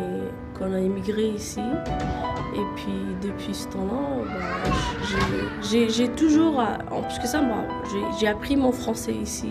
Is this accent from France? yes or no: no; Djibouti; now in Canada; Oui, j'étais né en autre pays. Je viens de Djibouti.